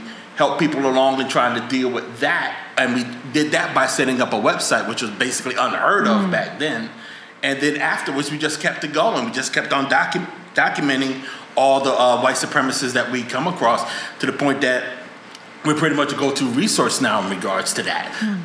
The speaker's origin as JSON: {"language": "English", "town": "Newark", "region": "New Jersey", "country": "United States", "tie": "born there", "said": "they raised us in the suburbs, so we missed all the inner city drama that you had to deal with back then. I was born in Newark."}